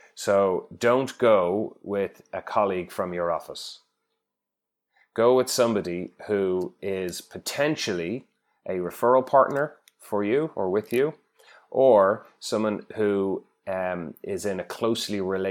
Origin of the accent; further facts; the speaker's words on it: Ireland; accent: Irish; now in Perth, Australia; I'm Irish from my accent.